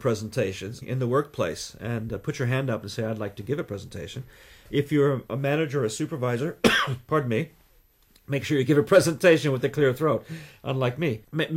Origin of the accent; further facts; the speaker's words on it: Canada; accent: mid-Atlantic; If you look at my accent, for instance, you would say, well, it's somewhere between mid-Atlantic, somewhere between English and Canadian. I am indeed Canadian, by the way.